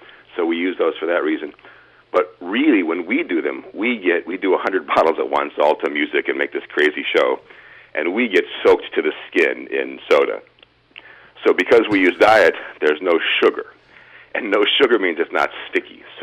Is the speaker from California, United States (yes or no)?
yes; San Francisco, California, United States; I grew up in San Francisco, and there was a fabulous street performing scene when I was growing up.